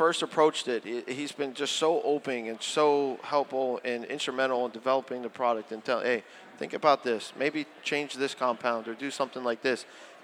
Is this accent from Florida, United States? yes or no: yes; Miami, Florida, United States; I'm not South African. I'm from Miami.